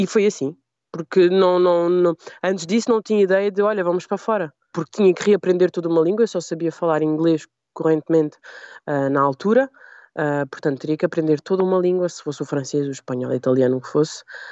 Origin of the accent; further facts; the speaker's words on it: Portugal; Nós temos a mim como portuguesa, temos outros portugueses que já foram embora